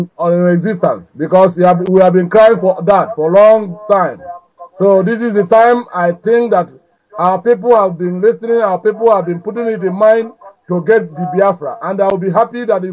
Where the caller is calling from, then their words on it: Navarre, Spain; I'm calling from Navarra. Navarra, Spain.